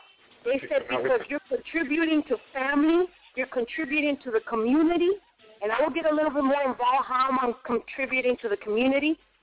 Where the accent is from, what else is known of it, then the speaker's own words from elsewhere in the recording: Boston, Massachusetts, United States; So I grew up in the East Coast. I went to high school in Boston.